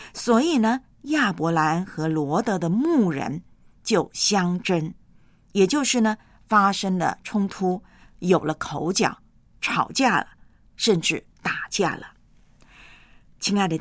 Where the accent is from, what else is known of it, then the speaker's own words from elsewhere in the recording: Taiwan; now in Hong Kong; 那么，就算呢是华人呐、有内地来的同胞，有像我这样从台湾来的同胞，也有香港这边的本地人。